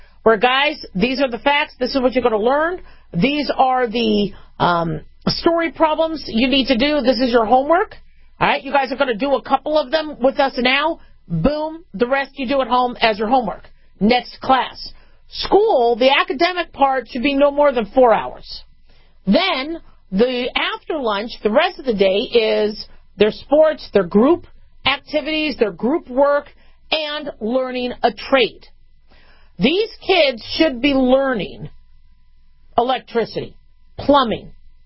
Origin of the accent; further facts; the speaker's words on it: Arizona, United States; When I grew up in Maricopa County, we had to do desert survival courses.